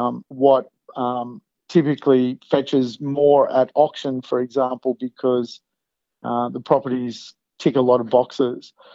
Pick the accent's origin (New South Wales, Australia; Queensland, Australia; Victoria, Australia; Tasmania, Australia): New South Wales, Australia; Sydney; So I grew up in Sydney. I grew up in quite an affluent suburb called Hunters Hill here in Sydney. It's sort of 10 kilometres from the city centre.